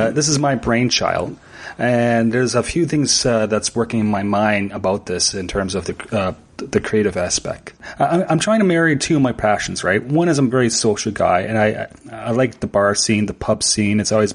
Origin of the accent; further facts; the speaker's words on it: Niagara Falls, Ontario, Canada; I was born in St. Catharines, Ontario, Canada. And my family moved to Niagara Falls, Ontario, Canada, which is literally like 10 miles away when I was like 2. So I grew up in Niagara Falls.